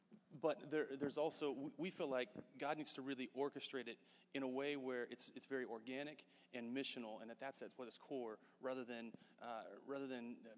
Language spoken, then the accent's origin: English; Midwest, United States; we're people from Midwest United States moving into basically another country